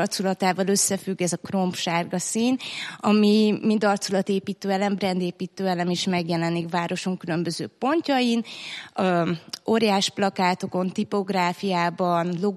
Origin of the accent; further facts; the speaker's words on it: Kaposvár, Somogy, Hungary; Hát városunk arculatával teljesen összefügg